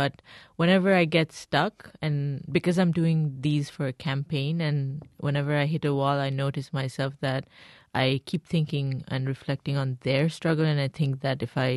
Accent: Bangladesh; English is a second language; And I grew up in Bangladesh, and just given that it's a very predominantly Muslim society and very patriarchal

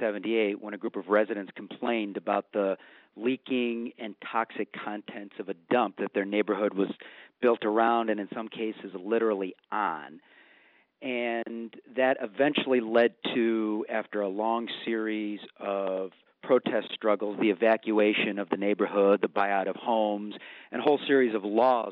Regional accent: Buffalo, New York, United States; but I'm originally from Buffalo.

